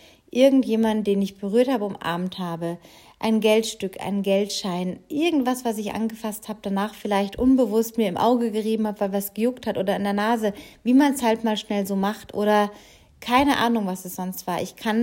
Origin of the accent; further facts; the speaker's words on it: Baden-Baden, Baden-Württemberg, Germany; gestern mal noch ein bisschen einen längeren Lauf probiert habe in meiner alten Heimat Baden-Baden mit 200, 300 Höhenmetern